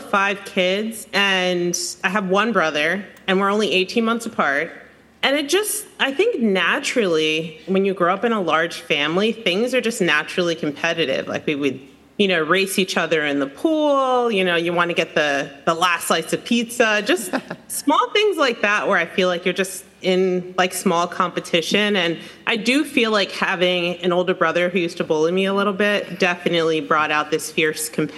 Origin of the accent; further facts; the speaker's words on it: Maplewood, New Jersey, United States; Happened to be driving past a high school in my hometown. I'm from Maplewood, New Jersey, in the car with my mom.